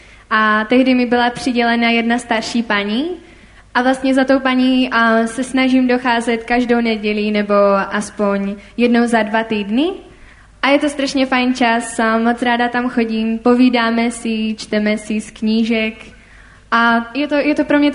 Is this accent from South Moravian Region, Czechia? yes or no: no; Komorní Lhotka, Moravian-Silesian Region, Czechia; a jsem z Komorní Lhotky